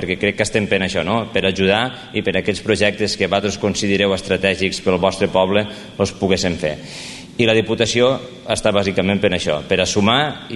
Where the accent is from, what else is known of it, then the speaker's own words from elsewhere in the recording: Pauls, Catalonia, Spain; sóc de Pauls, sóc d'aquí al costat